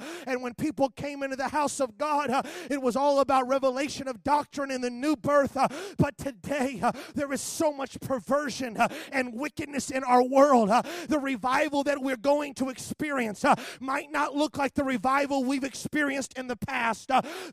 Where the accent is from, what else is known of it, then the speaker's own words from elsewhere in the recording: Missouri, United States; I don't think you guys do that in Wisconsin, but I was raised in Missouri.